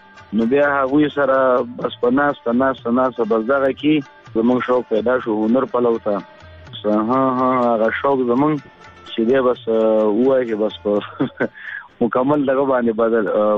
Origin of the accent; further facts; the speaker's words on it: Peshawar, Khyber Pakhtunkhwa, Pakistan; also born or lived in Khogyani, Afghanistan; او پیدایش او د تعلیمي زده کړې هنري زده کړې دا مې په پیښور کې کړي وي.